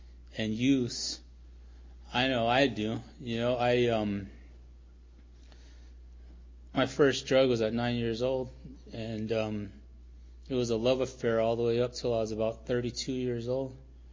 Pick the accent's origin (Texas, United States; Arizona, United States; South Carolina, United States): Arizona, United States; Tuba City; I grew up in Northern Arizona. I'm originally from Tuba City, Arizona, up on the Navajo Nation, and you know, growing up on the reservation, it was pretty crazy, you know.